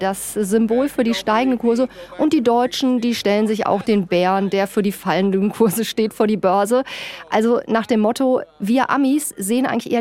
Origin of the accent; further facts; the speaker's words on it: Germany; Wobei ich als Deutsche jetzt auch sagen muss